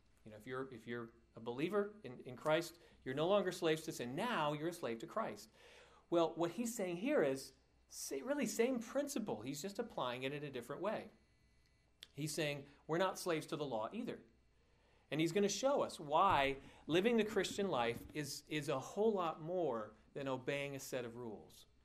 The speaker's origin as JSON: {"language": "English", "region": "New England", "country": "United States", "tie": "born or raised there", "said": "And it's kind of odd growing up in New England and liking The Dukes of Hazzard, isn't it?"}